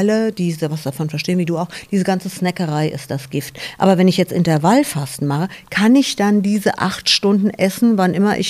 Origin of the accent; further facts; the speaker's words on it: Rhineland-Palatinate, Germany; damals als kleines Mädchen im Westerwald